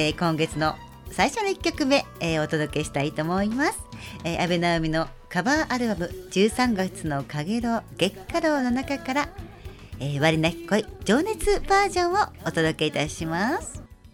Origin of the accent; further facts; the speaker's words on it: Saitama, Japan; まあ、私本当に埼玉出身ですけど